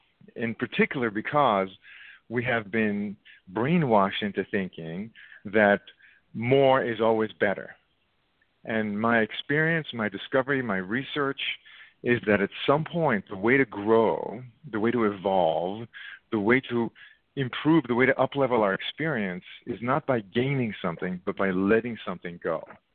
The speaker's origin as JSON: {"language": "English", "country": "Israel", "tie": "born or raised there", "also_born_or_lived": "South Africa", "moved": "yes", "lives_now": "United States", "said": "I was born and raised, I grew up in Israel, and then I lived in South Africa before coming to the United States. And then I came here, and I've been here for 30 some years now"}